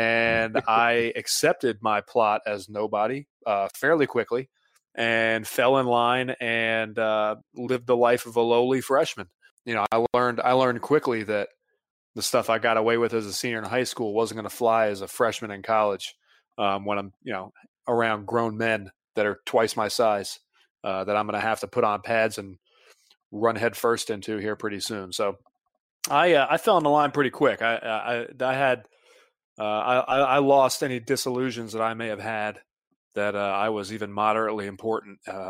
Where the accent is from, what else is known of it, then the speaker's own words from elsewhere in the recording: Mint Hill, North Carolina, United States; I was coming from Mint Hill, North Carolina, and, you know, 2 weeks before that, I was, you know, I was a senior in high school